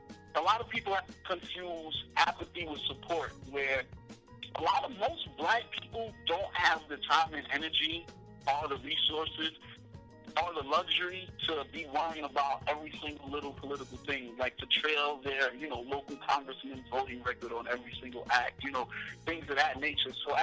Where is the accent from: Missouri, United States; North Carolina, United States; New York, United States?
New York, United States; I'm technically a registered Republican, but that's more based on where I live because I'm from New York.